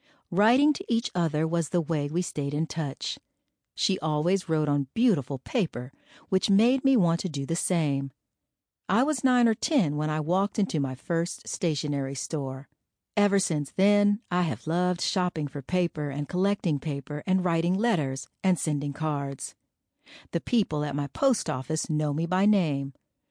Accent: California, United States; I was born and raised in California. Have you ever been there?

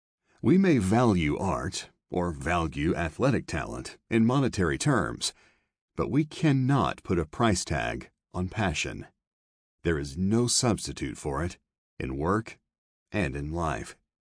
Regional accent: New York City, New York, United States; Some of the earliest lessons I learned growing up in New York City, and later as a student at Yale, were to always keep an open mind

